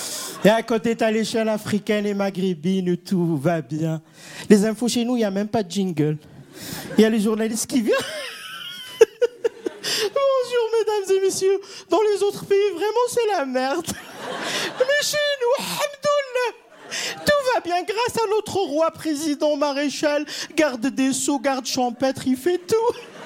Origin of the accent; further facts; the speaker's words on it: Algeria; first language Kabyle; French is a second language; je viens d'Algérie.